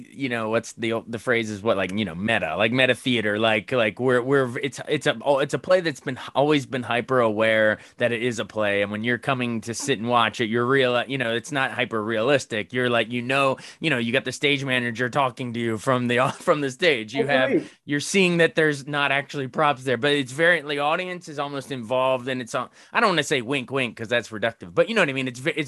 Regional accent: Frederick, Maryland, United States; Well, same. I'm from Frederick, Maryland.

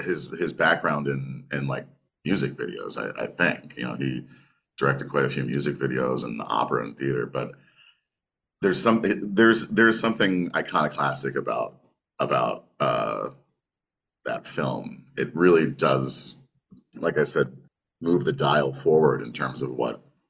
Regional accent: York, Pennsylvania, United States; I grew up in York, Pennsylvania

